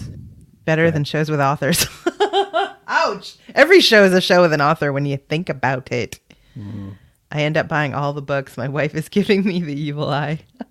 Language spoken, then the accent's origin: English; Ireland; Well, I'm Irish.